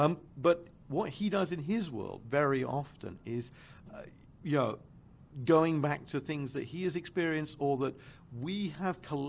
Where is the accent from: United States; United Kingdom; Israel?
United Kingdom; London; I'm also a Londoner.